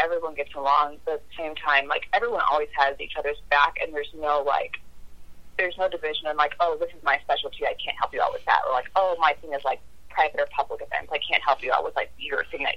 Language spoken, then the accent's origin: English; Sycamore, Illinois, United States; I would say I was from Chicago because, like, no one knew where Sycamore was.